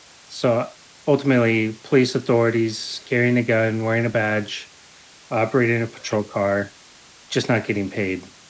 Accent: Hillsboro, United States; I grew up in Hillsboro when I was a child.

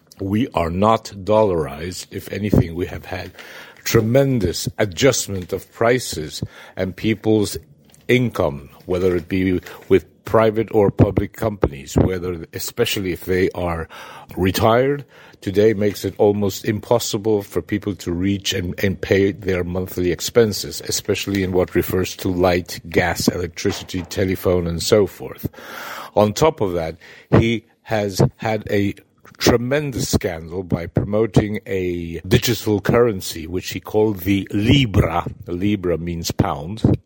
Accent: New York City, New York, United States; moved away; I do not live in the United States, although I was brought up in New York City

